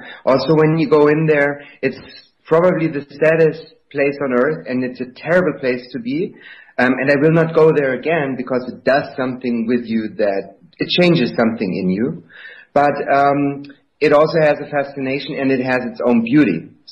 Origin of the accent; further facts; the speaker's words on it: Berlin, Germany; I'm from Berlin